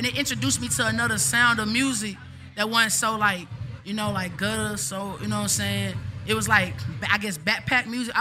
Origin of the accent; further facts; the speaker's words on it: Memphis, Tennessee, United States; moved away; also born or lived in Miami; A Florida nigga put me on Woods, because I'm from Memphis, and we smoke Swishers and we smoke White Owls.